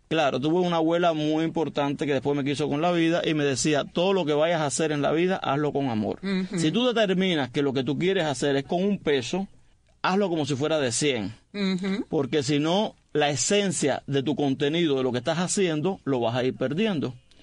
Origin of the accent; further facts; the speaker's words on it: Regla, Havana, Cuba; also born or lived in El Vedado; me fui para el pueblo que me crié. Porque yo nací en El Vedado, pero me fui para Regla.